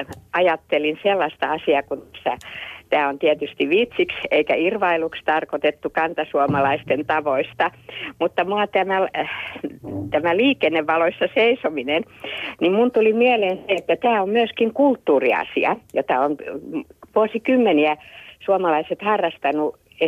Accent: Helsinki, Uusimaa, Finland; Soitan Helsingistä, olen paljasjalkainen Stadinfriedu.

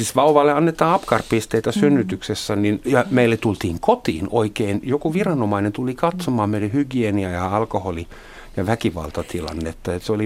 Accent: Germany; Hän on pohjalainen ja minä olen saksalainen

